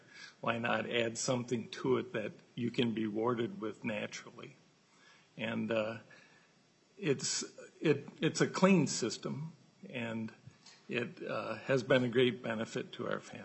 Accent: Winona, Minnesota, United States; I'm from Winona, Minnesota.

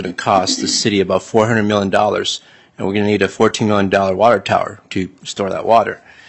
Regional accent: Woodbury, Minnesota, United States; I'm from Woodbury, so I'm going to talk about PFAS, right?

